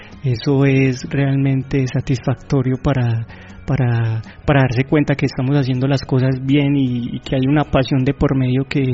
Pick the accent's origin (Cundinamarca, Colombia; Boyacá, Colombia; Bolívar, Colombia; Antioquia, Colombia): Antioquia, Colombia; creo que la oportunidad que nosotros tenemos como paisas son, pues en otros lugares no las vas a encontrar